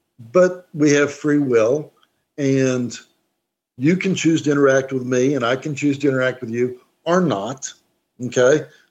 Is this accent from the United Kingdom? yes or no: yes; Birmingham, West Midlands, United Kingdom; we're both basically from Birmingham, pretty close.